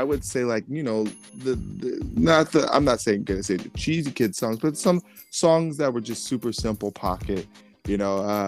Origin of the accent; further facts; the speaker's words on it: Pasadena, California, United States; also born or lived in Chino Hills / Ontario; now in Los Angeles, United States; But born and raised in Pasadena, I moved to the IE, grew up in Chino Hills for a little bit, then a little bit of Ontario, then back to Pasadena. And now I reside in L.A. So I'm a Los Angeles native, I would consider myself.